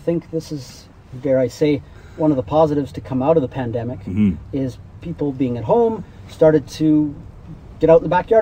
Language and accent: English; Waterton Lakes National Park, Alberta, Canada; I grew up here in Waterton Lakes National Park and have always been involved in tourism and hospitality.